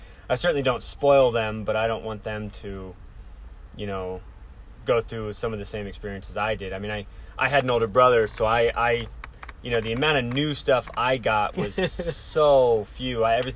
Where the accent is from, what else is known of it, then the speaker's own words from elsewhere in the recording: Colorado Springs, Colorado, United States; now in Broomfield, United States; I am originally from Colorado Springs. Grew up there, went to high school there, and then did my undergrad in Boulder